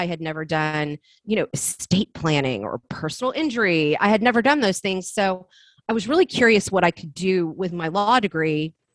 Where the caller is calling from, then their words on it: Kansas City, Missouri, United States; I am in Kansas City, Missouri, so straight in the middle of the United States.